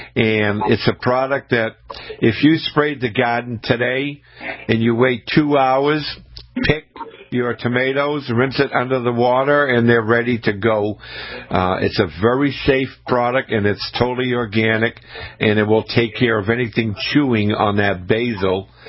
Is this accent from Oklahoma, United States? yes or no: no; Scituate, Massachusetts, United States; I grew up in Scituate, Massachusetts. It's a coastal town. And my dad and I, in the fall of the year, we would go down to the beach and we would pick seaweed.